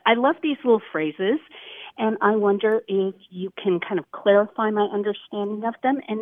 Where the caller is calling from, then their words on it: Spokane, Washington, United States; I'm calling from Spokane, Washington.